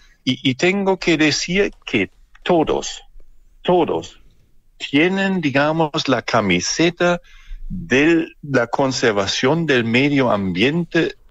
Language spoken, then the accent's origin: Spanish; Germany; Spanish is a second language; now in Chile; como quizás se han dado cuenta por mi acento, ¿cierto? Yo originalmente no soy de Chile, yo soy de Alemania